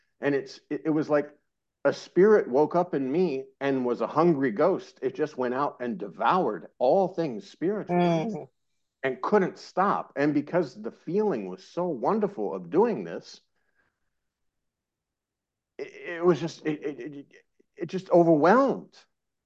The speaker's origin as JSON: {"language": "English", "country": "United States", "said": "I'm an American guy with a long beard, long hair, putting rudraksh, wearing these dashikis."}